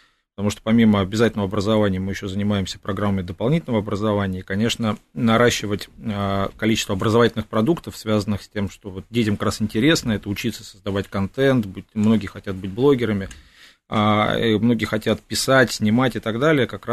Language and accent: Russian; Moscow, Russia; Да, из Москвы.